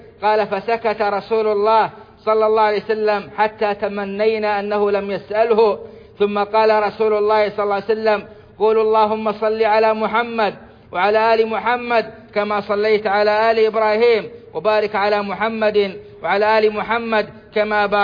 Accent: Saudi Arabia

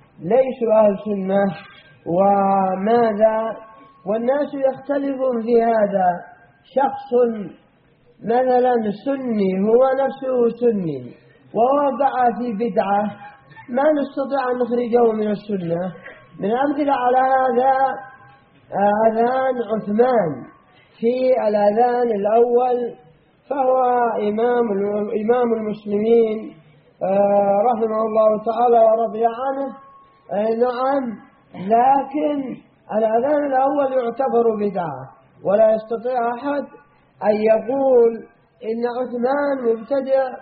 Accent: Yemen; أضرب شاهد لهذا أن الشيعة والصوفية عندنا باليمن

